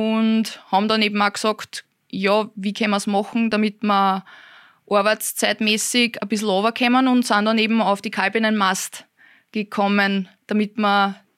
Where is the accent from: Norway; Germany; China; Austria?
Austria; Lower Austria; Ich komme aus Sissenbach bei Rapsener Teier, das ist im schönen Waldviertel.